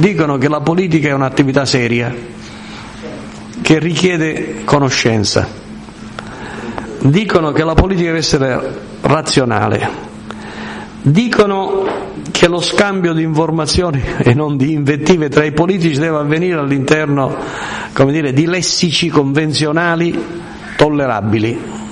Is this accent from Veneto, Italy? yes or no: no; Sicily, Italy; In sostanza, io sono un siciliano, ci sono molti miti sull'Etna, no?